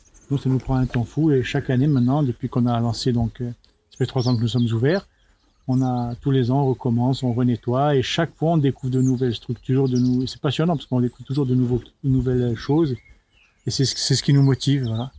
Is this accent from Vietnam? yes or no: no; Sartène, Corsica, France; Je suis originaire de Sartène, où j'ai toujours vécu. Je suis partie un tout petit peu sur le continent, mais là, pareil, je n'ai pas été convaincue par la vie là-bas.